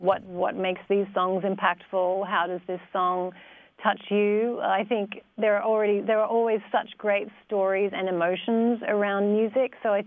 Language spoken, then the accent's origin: English; Australia; I'm from Australia